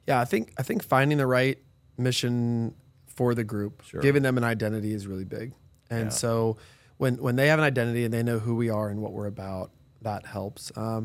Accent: Denver, Colorado, United States; Yeah, so I grew up in Denver, and my grandpa went to CU, and we had CU season tickets since the 50s.

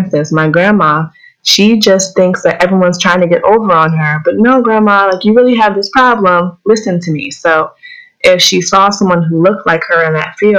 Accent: Pennsylvania, United States; now in Orlando, United States; I'm originally from Pennsylvania, but those winters were getting harsher and harsher, so I couldn't do it anymore.

